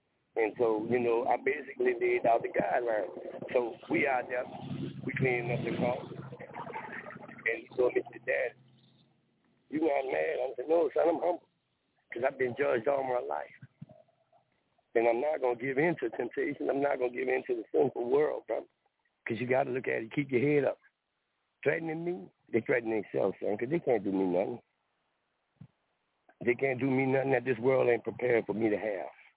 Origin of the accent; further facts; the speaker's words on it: New Orleans, Louisiana, United States; also born or lived in Saratoga Springs, New York; I was born in Saratoga Springs, New York. My mother name was Pat. But when she couldn't afford to raise me, I was brought to New Orleans. And I was raised in the house by a black family.